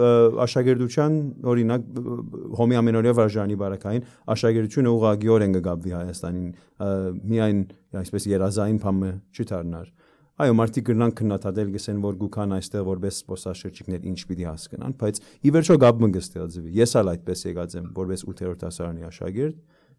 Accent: Canada; Ես Կանադա ծնած մեծած դղա եմ, կանադացի եմ ի վերջո։

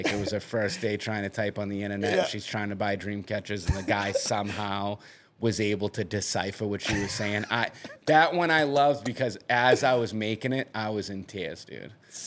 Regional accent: Massachusetts, United States; So it's like, here I am from Massachusetts, like, and now everybody in Little Rock, Arkansas is talking about a video that I made.

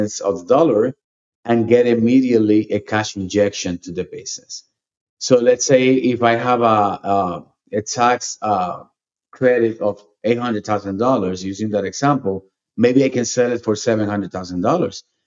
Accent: Puerto Rico; I'm from Puerto Rico, and the hospitality industry in Puerto Rico is booming.

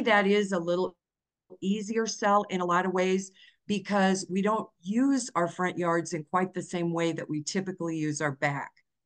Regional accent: Iowa, United States; now in Colorado, United States; I grew up in Iowa, you know, a lot of rainfall in Iowa, typically.

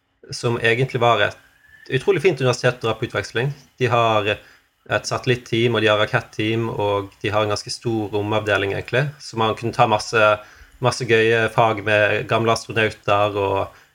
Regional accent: Bergen, Vestland, Norway; Jeg er fra Bergen.

